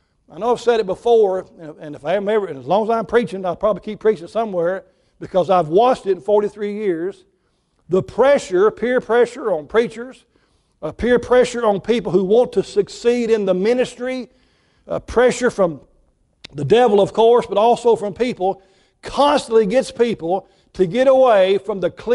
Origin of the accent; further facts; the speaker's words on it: the South, United States; I know that because I was raised in the South and the things that I think